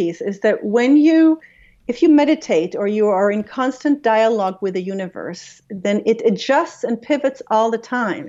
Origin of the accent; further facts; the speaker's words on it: Israel; I grew up in Israel, a Jewish father and a Christian Protestant mother who was Swedish, who married my father and moved to Israel.